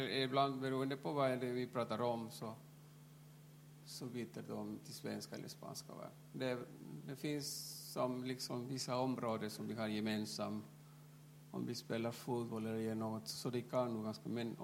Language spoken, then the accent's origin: Swedish; Peru; Swedish is a second language; moved away as an adult; now in Finland; Jag hade studerat media i Peru, i mitt hemland.